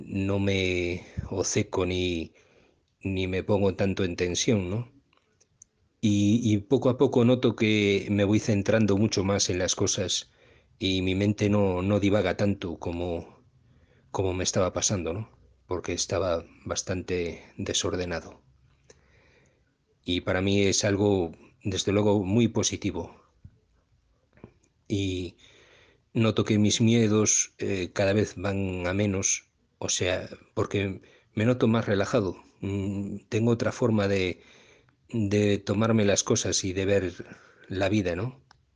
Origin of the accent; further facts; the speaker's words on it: Vigo, Galicia, Spain; soy de Vigo.